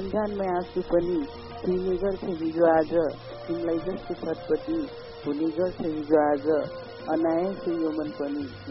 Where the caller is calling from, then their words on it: Tikapur, Sudurpashchim Province, Nepal; हजुर म कैलालीको टिकापुरदेखि